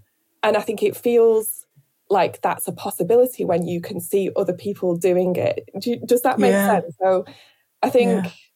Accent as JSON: {"language": "English", "town": "Rochdale", "region": "North West England", "country": "United Kingdom", "tie": "born or raised there", "said": "And I think growing up in Rochdale, that's a place where there is quite a lot of poverty. It's a post-industrial town"}